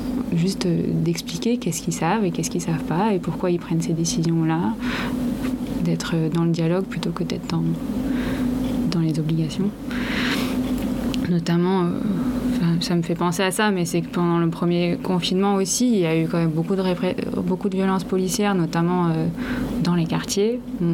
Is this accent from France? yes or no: yes; Brittany, France; Moi, je suis de Bretagne et du coup, parfois, ça me donne envie de revoir un peu les gens de là-bas.